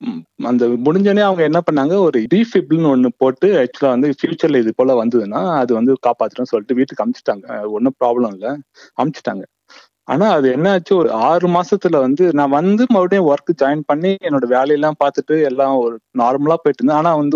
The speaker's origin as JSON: {"language": "Tamil", "town": "Pondicherry", "region": "Puducherry", "country": "India", "tie": "born or raised there", "moved": "as an adult", "lives_now": "Sydney, Australia", "said": "நான் பிறந்து வளர்ந்ததெல்லாம் இந்தியால பாண்டிச்சேரி. படிச்சது இன்ஜினியரிங் அண்ட் ஒர்க் பண்ணதெல்லாம் வந்து மோஸ்டா ஒர்க் பண்ணதெல்லாம் சென்னையில."}